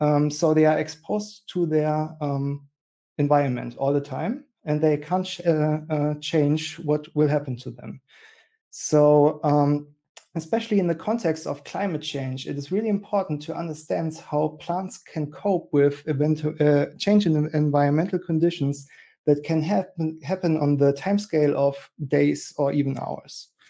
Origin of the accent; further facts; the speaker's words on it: Germany; English is a second language; from Germany, and as already said, excited to share with you some insights